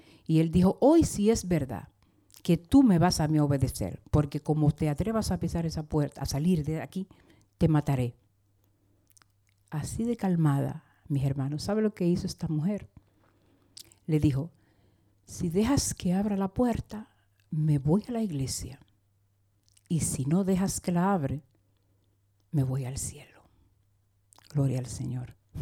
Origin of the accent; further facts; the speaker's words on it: Dominican Republic; hace muchos años escuché en mi país, en República Dominicana